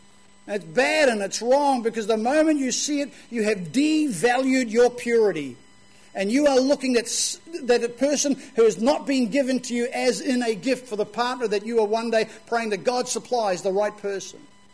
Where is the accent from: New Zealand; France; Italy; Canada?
New Zealand; I said, well, I'm from New Zealand. What's a peep?